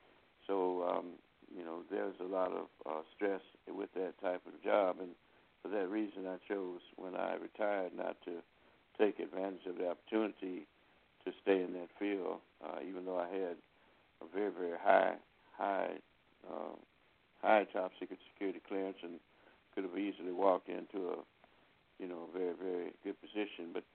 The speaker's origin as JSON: {"language": "English", "town": "Tuskegee", "region": "Alabama", "country": "United States", "tie": "born or raised there", "said": "Tuskegee was doing those things when I was a child, growing up in Tuskegee."}